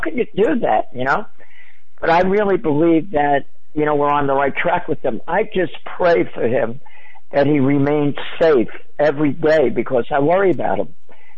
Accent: New York, United States; But I tell them, I'm from New York. What can I do, you know?

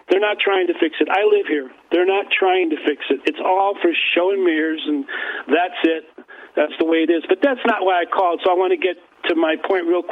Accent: Chicago, Illinois, United States; because I'm a Chicagoan, I know the areas to avoid and the times.

